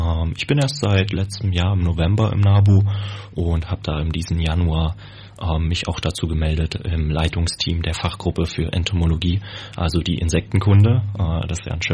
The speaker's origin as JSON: {"language": "German", "town": "Dresden", "region": "Saxony", "country": "Germany", "tie": "born or raised there", "said": "Ich bin am Wald aufgewachsen, in Dresden tatsächlich. Hatte schon immer viel Hang zur Natur quasi."}